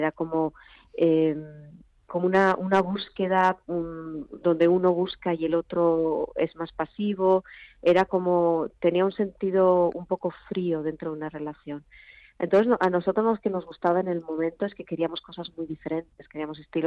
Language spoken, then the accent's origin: Spanish; Zumaia, Basque Country, Spain; las imágenes donde estoy yo están grabadas en la playa de mi pueblo natal, en Zumaya.